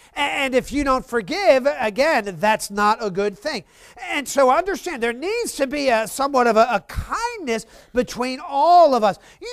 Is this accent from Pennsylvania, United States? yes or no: no; Baltimore, Maryland, United States; born there; I'm Northeast. I was born in Baltimore, you know, and so we have our box, right?